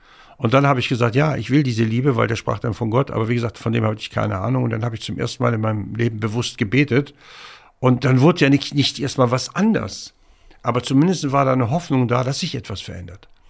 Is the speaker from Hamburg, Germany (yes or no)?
yes; Hamburg, Germany; Also erstmal bin ich auf St. Pauli groß geworden in Hamburg, also dem größten prostituierten Viertel von Europa.